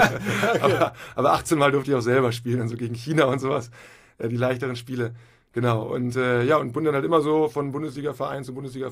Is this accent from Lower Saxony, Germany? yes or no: no; Hamburg, Germany; ich komme auch aus Hamburg, Hamburg-Rahlstedt, und habe da so ganz normal Abitur gemacht